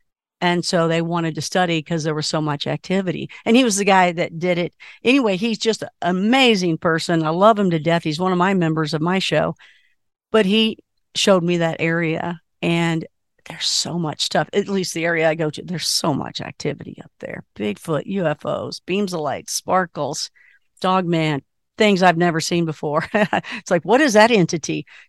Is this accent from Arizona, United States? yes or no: no; Kentucky, United States; Hey, she's from Kentucky. I'm from Kentucky. She went to UK. I went to UK.